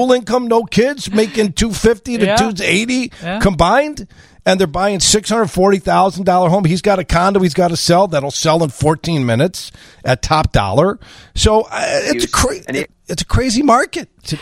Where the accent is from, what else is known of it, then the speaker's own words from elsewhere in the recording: Brooklyn, New York, United States; I was born in Brooklyn. I'm from New York.